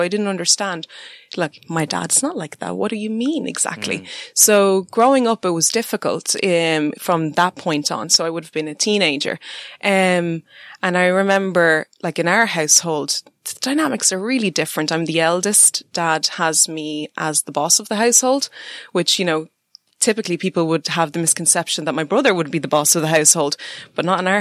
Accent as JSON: {"language": "English", "country": "Ireland", "tie": "born or raised there", "said": "I was born and raised in Ireland. And so I grew up in kind of a mixed culture."}